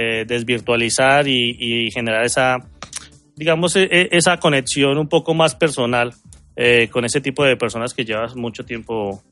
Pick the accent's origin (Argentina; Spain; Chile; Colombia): Colombia; yo soy de Colombia.